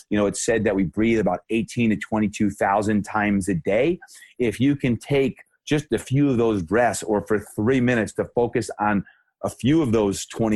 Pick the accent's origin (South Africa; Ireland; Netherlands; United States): United States; New Jersey; I'm from New Jersey originally, and the epicenter of Hurricane Sandy hit my hometown and obliterated homes and businesses.